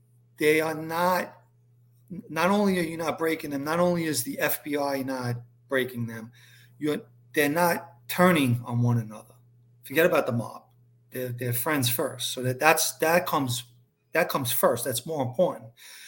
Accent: Ozone Park, New York, United States; also born or lived in Howard Beach; I didn't. I grew up in Ozone Park and Howard Beach

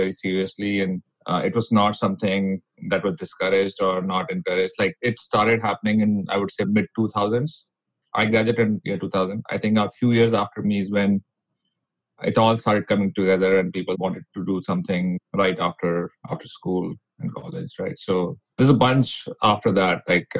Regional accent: Delhi, India; I grew up in Delhi, western part of Delhi, near Punjabi Park. And all my schooling was there. And then I spent the next 4 years in Hoskas, where IIT Delhi is.

